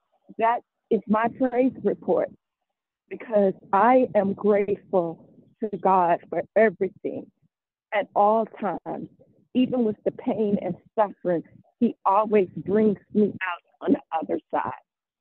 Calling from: Washington, District of Columbia, United States; I'm calling from Washington, D.C.

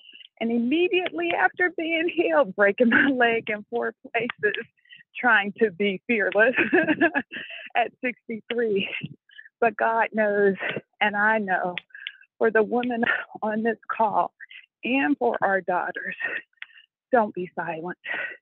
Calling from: Smyrna, Georgia, United States; I'm walking in Smyrna, Georgia.

